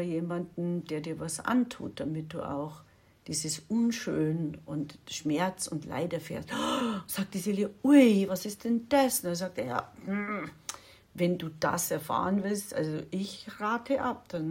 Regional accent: Bavaria, Germany; born there; ich bin ja in Bayern geboren und ich liebe es, bayerisch zu sein

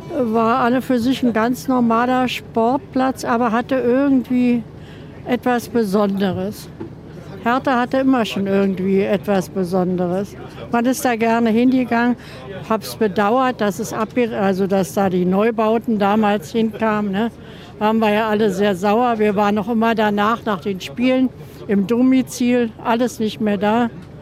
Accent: Berlin, Germany; Ich komme sogar jetzt aus Treptow, aber habe hier immer in Berlin gewohnt, in Charlottenburg.

